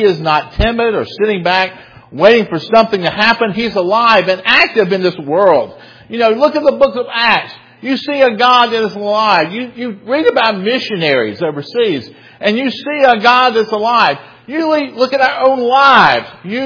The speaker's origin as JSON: {"language": "English", "region": "the South", "country": "United States", "said": "I'm a Southerner. I apologize for that."}